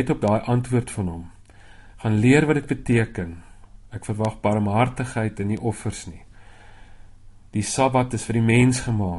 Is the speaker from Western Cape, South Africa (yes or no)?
no; Free State, South Africa; En ek's 'n Vrystater, so ons sê jy weet, ek praat die national language of South Africa, broken English